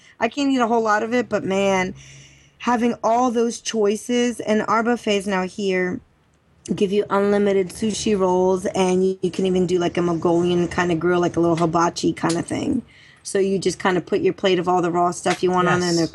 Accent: Maryland, United States; I grew up in Maryland. We would eat like the blue crab Maryland crabs.

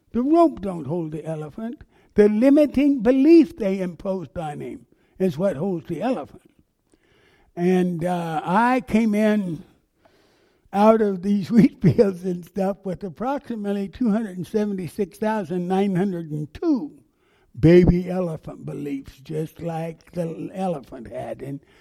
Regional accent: Kansas, United States; but I'm in this little Kansas farm town, and God is up in heaven.

